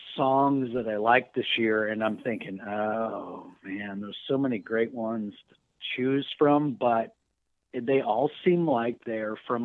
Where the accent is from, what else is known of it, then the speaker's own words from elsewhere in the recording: Leesburg, Virginia, United States; Being that I'm from Leesburg, I had to pick a local boy.